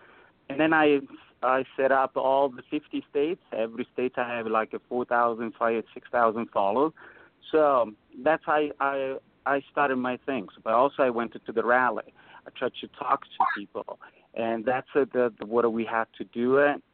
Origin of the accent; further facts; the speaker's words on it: Italy; No, he is, because I'm from Italy